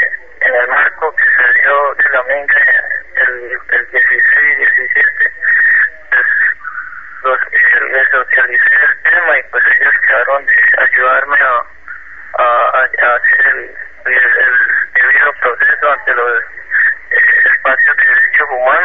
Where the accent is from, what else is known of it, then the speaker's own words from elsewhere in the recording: Arauca, Colombia; pueblo araucano, mi pueblo indígena, nuestra asociación indígena, los tres pueblos indígenas del departamento de Arauca